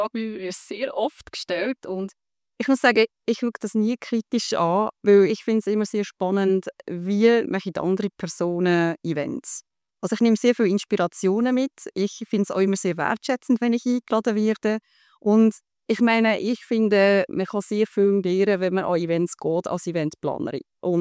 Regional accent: Lucerne, Switzerland; Ich komme aus dem Kanton Luzern, bin in Budisholz daheim

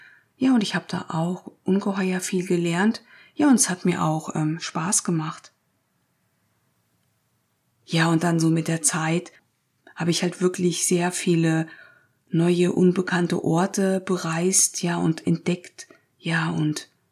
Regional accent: Marburg, Hesse, Germany; denn ich komme aus Marburg an der Lahn. Hier bin ich auch geboren.

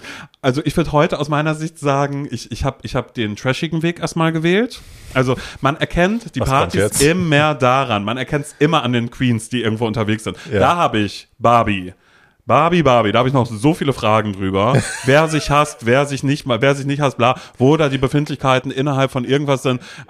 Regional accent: Mecklenburg-Vorpommern, Germany; also born or lived in North Rhine-Westphalia; aus diesem 200-Seelendorf in Mecklenburg-Vorpommern da, also da haben wir mittlerweile gelebt, geboren bin ich in Nordrhein-Westfalen und da sind meine Eltern eben in dieses kleine Dorf da irgendwie gezogen.

